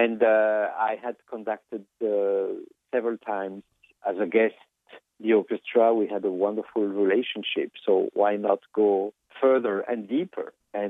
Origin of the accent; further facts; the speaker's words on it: Grand Est, France; And I come from France, from Alsace, which is a French region with some German DNA.